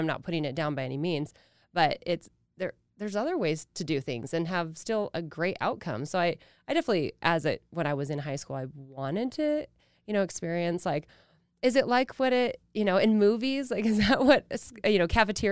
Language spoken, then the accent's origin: English; Idaho, United States; I'm born and raised in Idaho, and I feel like that's kind of a rare unicorn nowadays with the influx of people moving here